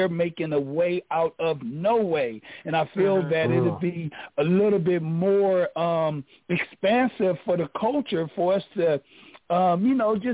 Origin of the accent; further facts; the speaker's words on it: Watts, California, United States; even growing up in, you know, the inner city, growing up in Watts, like that whole energy, it was very difficult.